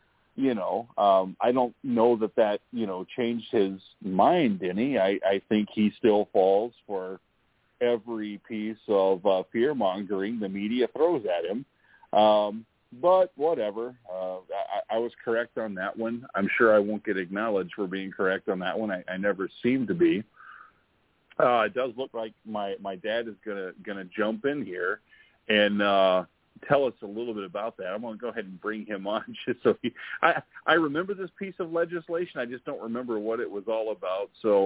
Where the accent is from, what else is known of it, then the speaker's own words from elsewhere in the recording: Missouri, United States; I grew up in Missouri.